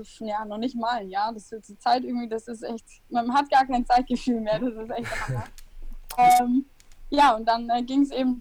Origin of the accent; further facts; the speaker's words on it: Augsburg, Bavaria, Germany; ich komme aus Augsburg